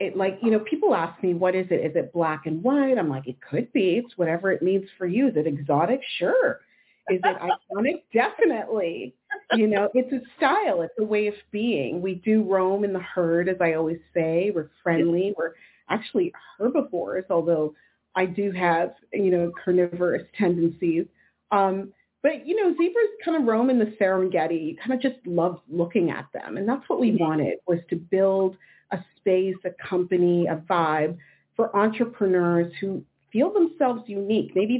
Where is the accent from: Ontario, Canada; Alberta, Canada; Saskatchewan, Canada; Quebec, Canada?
Ontario, Canada; Toronto; born there; also born or lived in Senegal; I would say that, firstly, I was born in Toronto, and then my dad was working on a doctorate in West Africa, so I lived very early on in a Muslim country, French-speaking, Senegal.